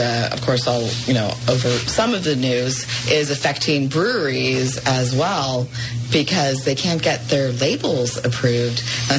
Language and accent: English; Santa Rosa, California, United States; Yeah, when I go to brewery places, I say I'm from Santa Rosa, and they know exactly where that at is in terms of beer.